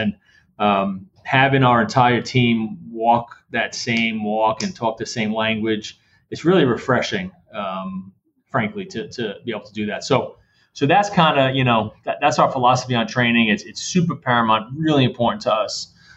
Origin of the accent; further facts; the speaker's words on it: Brooklyn, New York, United States; But, so I grew up in Brooklyn, New York, and there's a reason why I'm saying this. And my family had pizzeria restaurants, an Italian kid from Brooklyn.